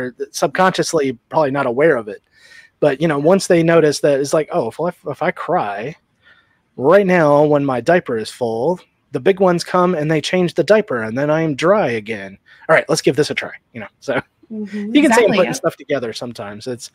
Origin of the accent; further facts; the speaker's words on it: Sun Valley, Nevada, United States; right outside Reno in a little place called Sun Valley, which is the largest amalgamation of trailer parks in the known universe.